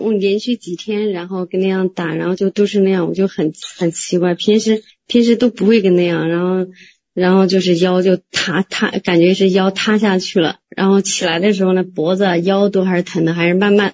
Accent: Suizhou, Hubei, China; 我是湖北随州的。

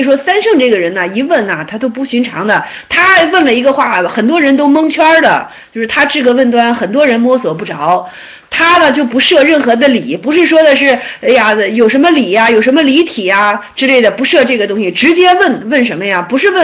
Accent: Guangdong, China; 按照我们广东话就这么说，有料到

